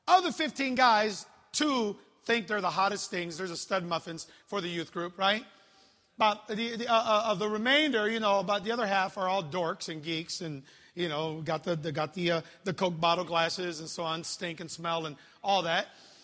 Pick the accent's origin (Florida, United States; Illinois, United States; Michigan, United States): Illinois, United States; Chicago; Number two, I grew up in Chicago. All right. South Side.